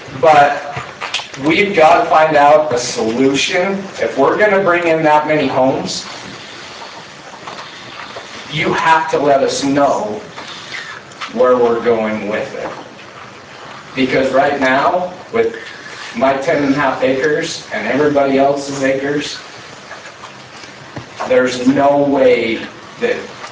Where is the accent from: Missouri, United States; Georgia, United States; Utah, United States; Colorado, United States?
Utah, United States; Harriman; moved away as an adult; I moved here 10 months ago from Harriman, Utah. If you guys know Harriman, Utah, it was a small town when I grew up there 37 years ago. Now it is a big city.